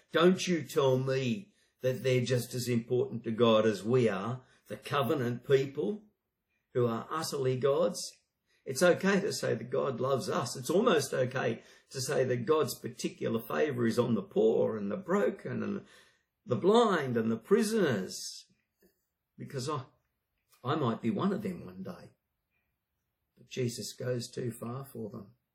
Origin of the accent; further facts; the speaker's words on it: Australia; It doesn't stop me from loving my country and being fiercely Australian.